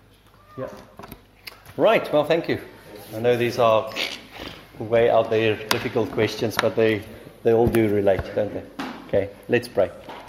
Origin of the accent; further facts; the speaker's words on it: South Africa; That's why I'm here as a South African.